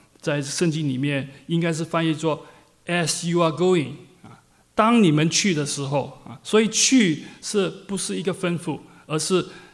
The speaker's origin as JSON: {"language": "Chinese", "country": "China", "said": "我们中国人里面，中国人其实可以分成不同的群体"}